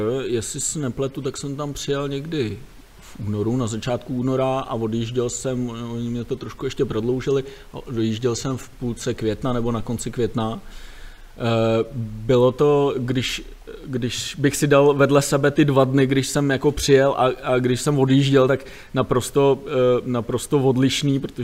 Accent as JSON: {"language": "Czech", "town": "Rakovník", "region": "Central Bohemian Region", "country": "Czechia", "said": "Tak, jsem z Rakovníka, ano."}